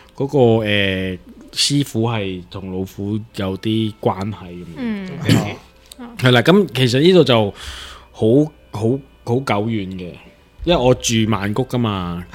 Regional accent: Hong Kong; 问你咩边度人啊，我香港人啊

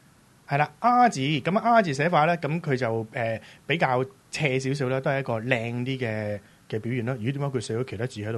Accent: Hong Kong; 呢個 E 字咧，我敢講啦，我哋香港人嘅日文字呢一個係九成都錯嘅。

